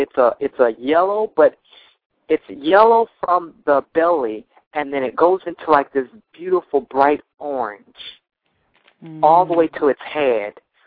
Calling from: Miami, Florida, United States; I'm calling you guys from Miami, Florida.

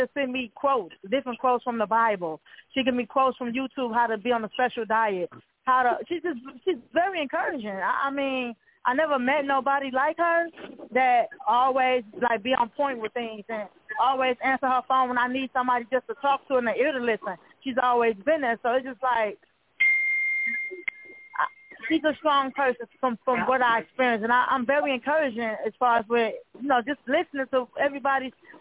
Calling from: Milwaukee, Wisconsin, United States; I'm calling from Milwaukee, Wisconsin.

